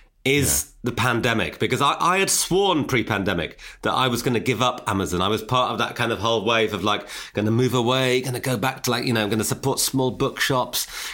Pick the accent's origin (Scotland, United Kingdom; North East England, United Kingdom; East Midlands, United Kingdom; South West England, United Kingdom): North East England, United Kingdom; Newcastle; We grew up in Newcastle and, like, he had a Geordie accent. I didn't have a Geordie accent.